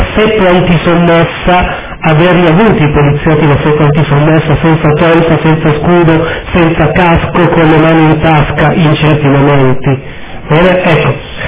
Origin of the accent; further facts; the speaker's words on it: Taranto, Apulia, Italy; Sono di Taranto, anche se non ci vivo, ma questo è stato. Ero lì.